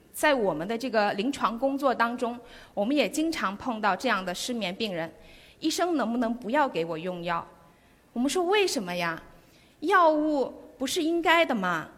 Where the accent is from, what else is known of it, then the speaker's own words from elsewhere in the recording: Guangdong, China; 我们广东人很养生，几乎都在 C 位，在中间，